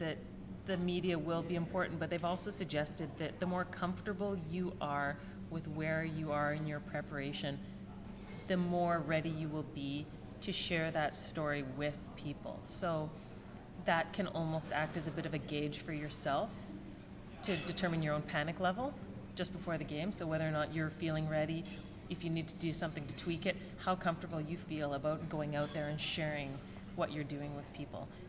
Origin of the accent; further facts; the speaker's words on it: Vancouver, British Columbia, Canada; get a chance to have a new moment here in Vancouver. And not only do I get to have that moment in my hometown